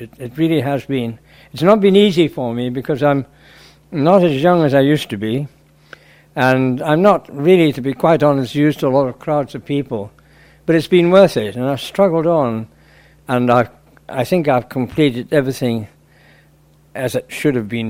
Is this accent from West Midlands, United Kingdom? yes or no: no; Scotland, United Kingdom; I was born in Scotland a long time ago. I have a middle-class family. My father's a doctor, and but they were overseas in Nigeria, and he was overseas, and I didn't really see much of him.